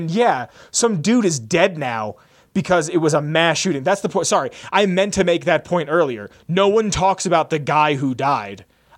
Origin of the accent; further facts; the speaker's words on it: Pennsylvania, United States; Also, it happened in my home state of Pennsylvania, which is just weird because Pennsylvania is the strangest state.